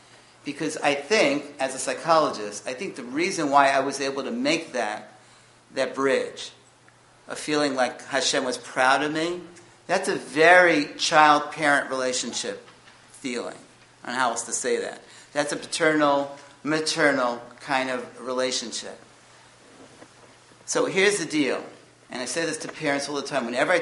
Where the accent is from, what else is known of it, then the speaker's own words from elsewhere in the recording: Brooklyn, New York, United States; I grew up in Brooklyn.